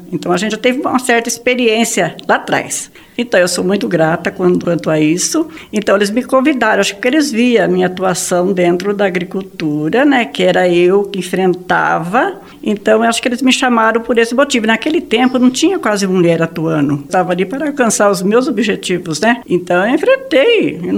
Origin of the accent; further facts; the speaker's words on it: Alvorada do Sul, Paraná, Brazil; also born or lived in São Paulo; Eu nasci no estado de São Paulo. Todos nós somos paulistas, os irmãos. Assim, meus pais, quando vieram para a Alvorada do Sul, eles compraram 10 alqueires de terra e foi ali que eles acabaram de construir a família